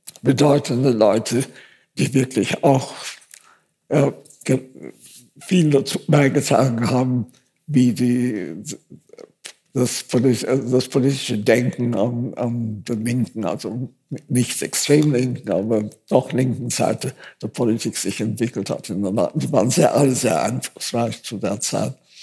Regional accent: Austria; dass ich wieder angefangen habe, mich als Österreicherin zu fühlen.

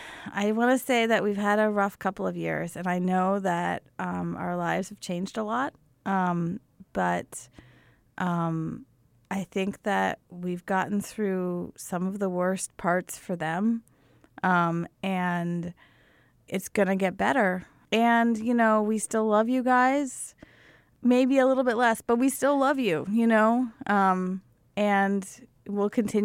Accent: Lewistown, Pennsylvania, United States; I grew up in Lewistown, Pennsylvania.

